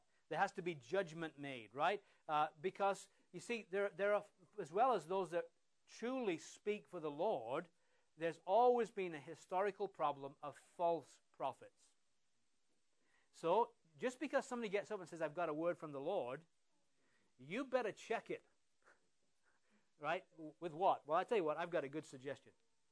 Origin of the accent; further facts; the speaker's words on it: England, United Kingdom; It's beyond my imagination as an Englishman how anybody could get excited about that.